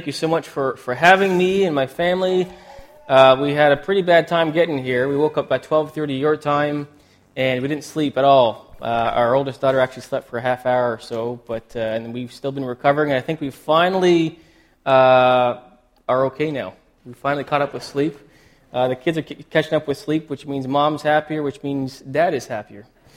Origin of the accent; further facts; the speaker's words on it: Ontario, Canada; We're from Ontario, if you haven't heard.